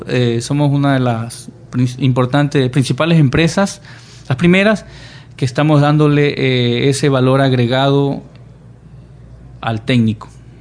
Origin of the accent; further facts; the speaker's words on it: Machala, El Oro, Ecuador; vivía en Machala, yo soy de Machala.